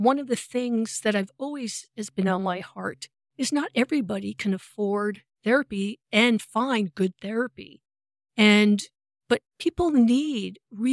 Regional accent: New York, United States; now in Vashon Island, United States; And the idea was just to rent for a year because we're both from big cities. I'm from New York. She's from Detroit.

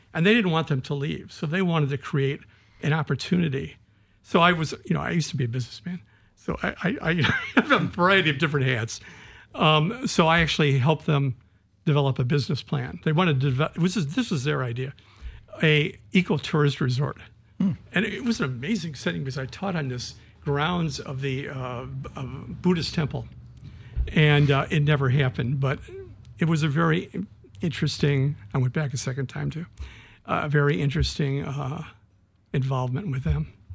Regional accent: Chicago, Illinois, United States; also born or lived in Washington, D.C. / New Hampshire; I grew up in Chicago. Under the reign of Richard J. Daley.

